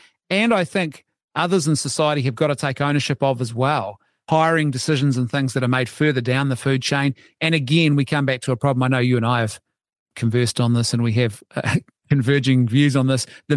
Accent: New Zealand; I'm a Kiwi, but my Irish heritage, I'm all for hyperbole and a good, robust debate.

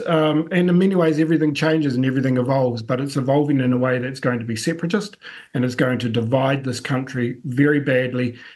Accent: New Zealand; being part Māori myself, you know, I'm a New Zealander first and foremost.

